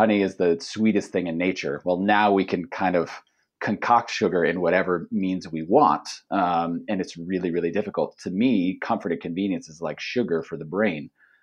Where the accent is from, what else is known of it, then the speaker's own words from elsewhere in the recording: United States; I know that too, as I grew up in the States. You know, my parents came from lesser means